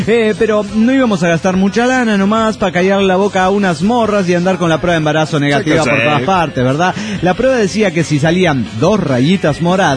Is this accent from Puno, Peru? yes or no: yes; Juliaca, Puno, Peru; Soy el bohemio de Juliaca, Perú.